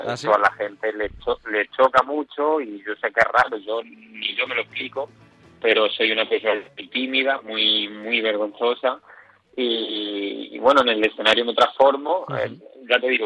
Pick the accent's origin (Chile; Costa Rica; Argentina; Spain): Spain; Jaén, Andalusia; soy de Jaén, y aquí en Jaén, quien más, quien menos, la aceituna la ha catado